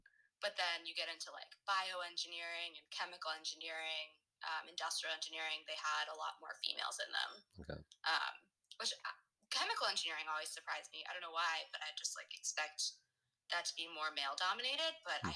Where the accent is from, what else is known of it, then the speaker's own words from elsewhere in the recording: Pittsburgh, Pennsylvania, United States; I was born and raised in Pittsburgh. Spent the first 22 years of my life living in Pennsylvania.